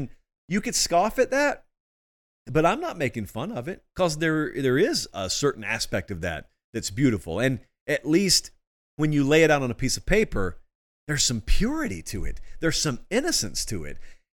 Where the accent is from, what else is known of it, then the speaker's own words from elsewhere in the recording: the South, United States; I didn't. I grew up in the South. And so in the South, it's a lot different.